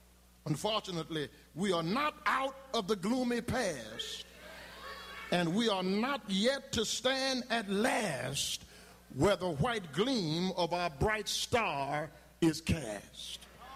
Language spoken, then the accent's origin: English; Louisiana, United States; the capital city of my home state in Louisiana.